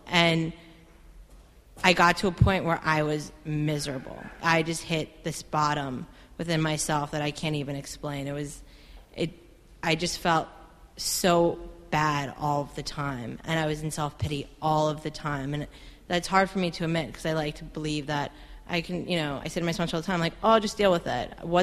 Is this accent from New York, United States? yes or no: yes; New York City, New York, United States; But to backtrack for a second, I grew up in New York City.